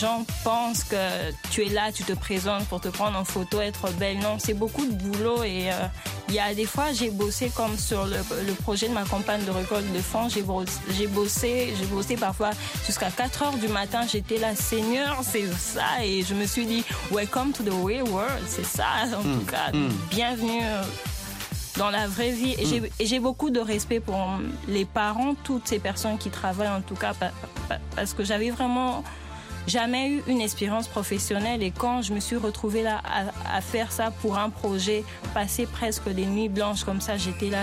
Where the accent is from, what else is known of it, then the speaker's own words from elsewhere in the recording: Kinshasa, DR Congo; also born or lived in South Africa; now in United States; Bien que je sois née en Afrique du Sud, j'ai grandi à Kinshasa. Et vraiment, toute ma vie, mes amis, c'était vraiment là-bas.